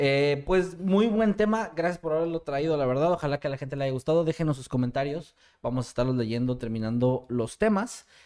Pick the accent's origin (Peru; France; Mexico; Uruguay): Mexico; también me llena de orgullo como mexicano decir